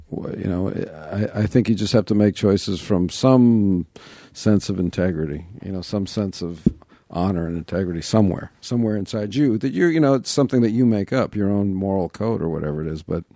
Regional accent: New York, United States; I grew up in New York, yeah.

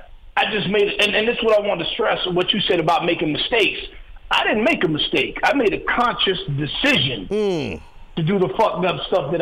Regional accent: Miami, Florida, United States; And, you know, I started running the streets, and I grew up in Miami.

